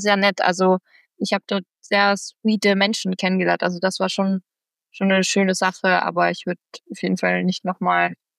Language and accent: German; Lower Austria, Austria; ich komme aus einem Dorf in Niederösterreich und habe aber meine ganze Jugend eigentlich in Wien verbracht und auch meine Kindheit auch.